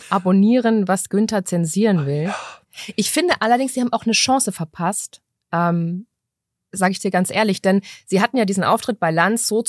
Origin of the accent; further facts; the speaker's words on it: Bavaria, Germany; wie man bei uns in Bayern sagt.